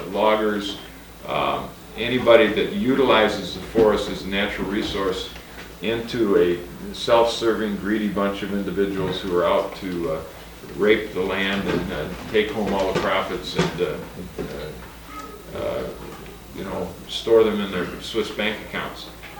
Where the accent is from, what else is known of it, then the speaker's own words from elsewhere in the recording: Oregon, United States; I do not know of any lumberman that I have met in Oregon, in my home state, who I would consider to be anti-environmentalists.